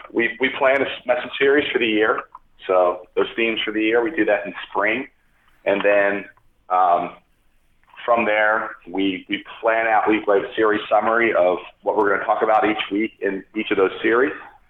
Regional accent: Pennsylvania, United States; So I grew up outside Philadelphia. So big Phillies fan.

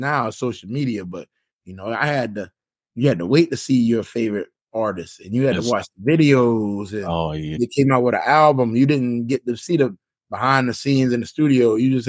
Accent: South Carolina, United States; Well, I grew up in South Carolina, but I listen to a lot of up north hip hop.

